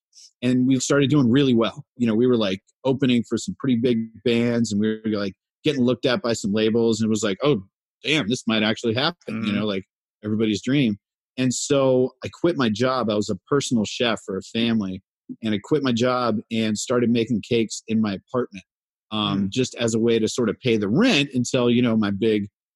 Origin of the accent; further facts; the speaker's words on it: Massachusetts, United States; I grew up in Massachusetts, and then I went down and played hockey at UMBC